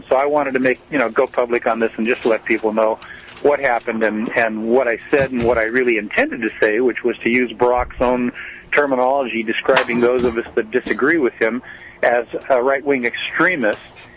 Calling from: Castle Crags, California, United States; let me just tell you that I'm calling you from Castle Craigs, and actually KQMS on 1670 comes in up here.

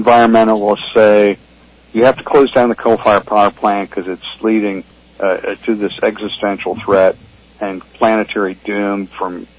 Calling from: Apollo Beach, Florida, United States; And I'm calling you from Apollo Beach, Florida.

